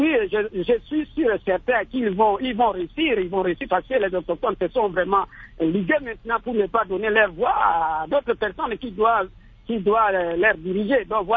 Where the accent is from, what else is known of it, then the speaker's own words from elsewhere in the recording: Équateur, DR Congo; Je sais que le territoire d'Ingéné, chez moi en Équateur, c'est la population la plus grande